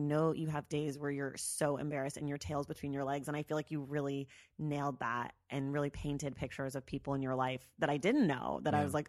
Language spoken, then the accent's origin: English; Ireland; I'm Irish.